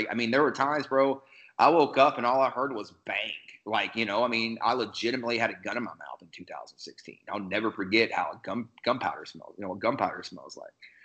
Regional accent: Midwest, United States; the culture that I grew up in the Midwest is not how the world works, right?

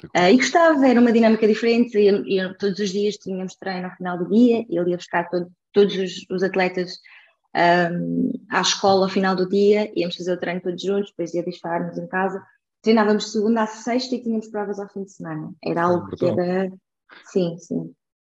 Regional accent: Vila Real, Portugal; moved away as an adult; now in Lisbon, Portugal; Quando eu fui para a universidade, eu não tinha intenção nenhuma de sair da minha terra. Acabei por vir para Lisboa, no final de tirar o curso, acabei por vir parar aqui a Lisboa

